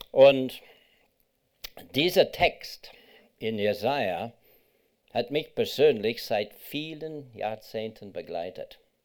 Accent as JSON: {"language": "German", "town": "Kingston", "region": "Ontario", "country": "Canada", "tie": "born or raised there", "also_born_or_lived": "Toronto", "said": "Ich bin in Kanada geboren, zwar in Toronto, aber nicht dort gelebt. Aufgewachsen bin ich in Kingston, Ontario, am anderen Ende vom Ontario See."}